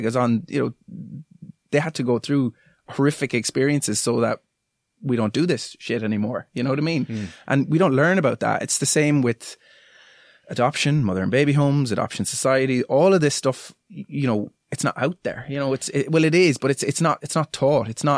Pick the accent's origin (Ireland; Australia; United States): Ireland; Galway, Connacht; Although I'm from Galway, just stress that. Yeah. For anyone thinks I'm from Cork.